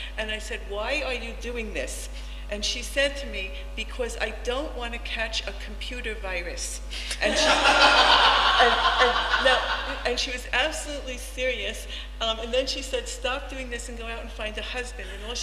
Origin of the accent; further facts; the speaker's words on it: Queens, New York, United States; And you know, I'm from Queens, and I'm not very at home with cows and mountains.